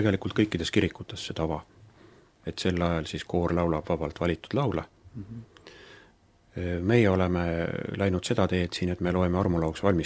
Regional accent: Haapsalu, Lääne County, Estonia; Siin ma olen sündinud ja olen elanud ja õpinguperiood välja arvata Tallinnas, siis olin ka siin.

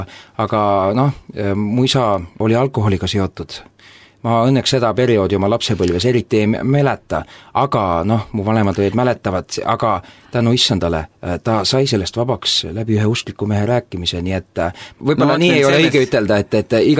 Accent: Kuimetsa, Rapla County, Estonia; also born or lived in Tallinn; Raplas olen sündinud ja minu kodukoht on siis Kuimetsa ja ma olen seal ka üles kasvanud ja ma olen ka seal elanud. Koolipõlves sai ka Tallinnas elatud ja peale seda natukene, nii et olen ka Tallinnas siis mingi aeg elanud. Nüüd ma olen omadega tagasi siis oma kodukohas Kuimetsas

